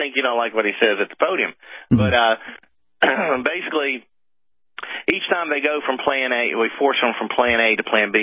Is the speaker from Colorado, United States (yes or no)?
no; North Carolina, United States; because in my home state of North Carolina, we have a long tradition of people who were once Democrats